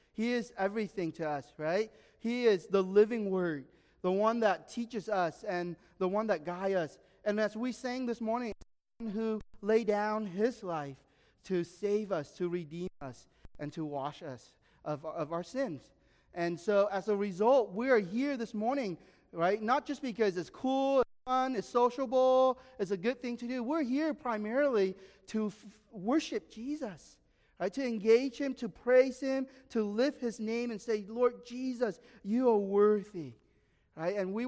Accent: United States; But I'm like, I'm American, right? I want America to win, you know?

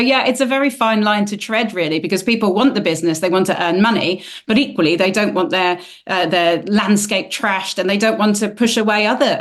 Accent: Andalusia, Spain; You know, I grew up on the Costa del Sol in a British expat community

